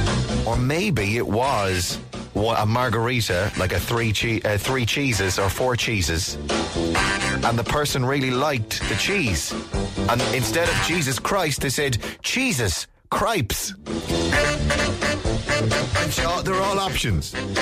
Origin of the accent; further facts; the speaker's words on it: Ballina, Connacht, Ireland; You know I'm from Ballinan, County Mayo, yeah?